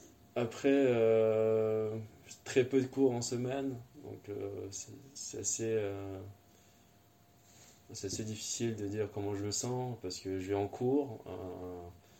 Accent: Saint-Denis, Île-de-France, France; also born or lived in Pierrefitte-sur-Seine; Alors j'ai grandi en Seine-Saint-Denis, tout d'abord à Saint-Denis, puis à Pierrefitte-sur-Seine, juste la ville à côté en fait, et j'y vis toujours.

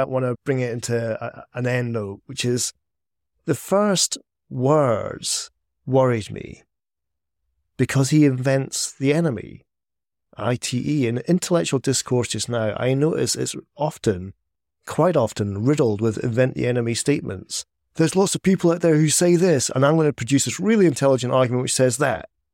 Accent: Scotland, United Kingdom; I'm Scottish. I don't need to be told to be pessimistic. It's in my fucking blood.

